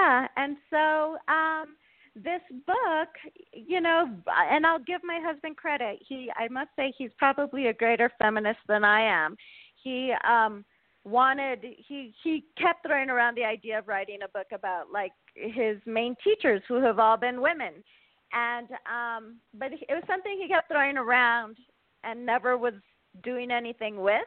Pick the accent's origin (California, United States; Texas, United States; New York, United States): Texas, United States; El Paso; because I grew up in El Paso, Texas, and so I could literally see the border from my bedroom window.